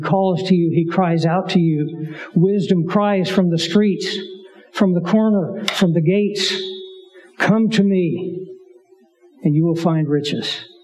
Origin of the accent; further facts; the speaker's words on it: United States; I am an American. I am free.